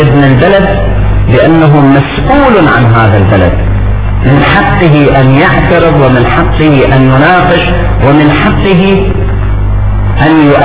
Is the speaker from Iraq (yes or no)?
yes; Iraq; ولكن تارة نتحدث كعراقيين، نتحدث بغض النظر عن اللغة الطائفية أو اللغة القومية.